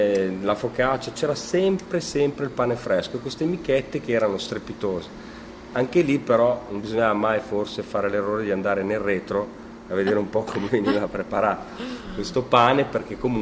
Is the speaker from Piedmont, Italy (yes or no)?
no; Sicily, Italy; now in Milan, Italy; quando ero proprio bambino, io vengo dalla Sicilia, comunque noi in una città come Milano abbiamo sempre cercato quei punti un pochettino di calore che comunque ci mancavano